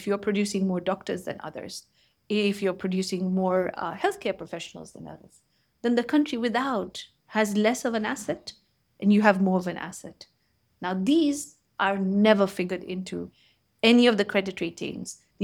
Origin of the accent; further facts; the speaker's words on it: Kenya; Kenya, which is my home country